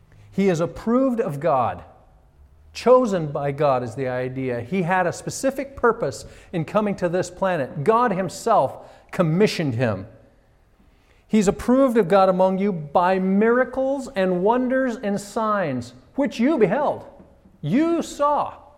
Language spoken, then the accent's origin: English; United States; my first time exercising my right as an American citizen